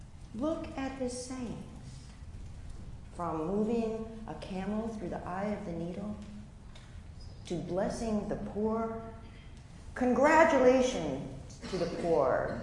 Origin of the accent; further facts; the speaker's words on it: New England, United States; I come from New England. I am Puritan through and through. I live in a community where all the houses are white.